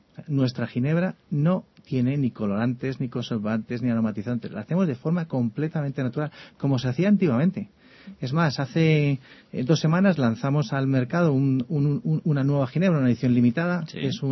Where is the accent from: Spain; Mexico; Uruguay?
Spain; Community of Madrid; nos hace sentir a todos orgullosos como españoles y como madrileños, claramente